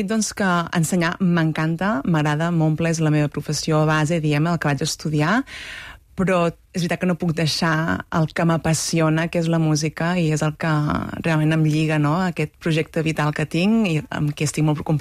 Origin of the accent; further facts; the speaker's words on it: Girona, Catalonia, Spain; Jo soc de Girona